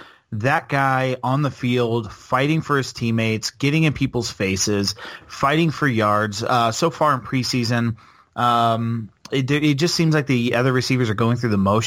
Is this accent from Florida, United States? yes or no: yes; Florida, United States; born there; also born or lived in North Carolina; 12, but yeah, I'm 31, so still Florida overrules, and I was born there, so that gives you like an extra 3-year cushion.